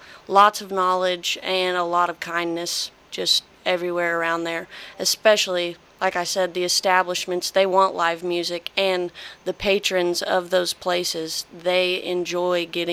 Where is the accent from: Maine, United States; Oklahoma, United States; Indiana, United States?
Oklahoma, United States; Vinita; I was born in Vinita, Oklahoma, and I've lived the majority of my life up in northeast Oklahoma, kind of a honey hole around Grand Lake with Cecil.